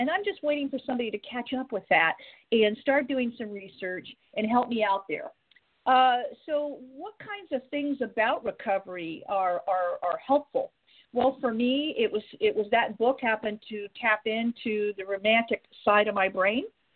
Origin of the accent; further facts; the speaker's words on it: United Kingdom; We're British, so the British books were at no limit in our house